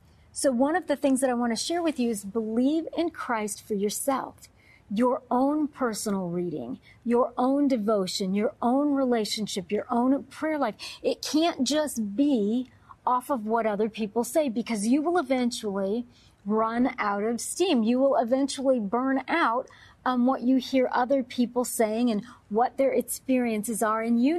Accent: Detroit, Michigan, United States; I'm originally from the Detroit area, as I've shared with you.

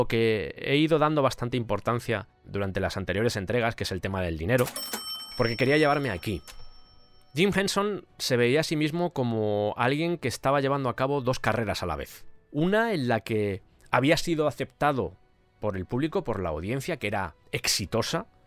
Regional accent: Spain; sobre todo para los que crecimos en España en los 80

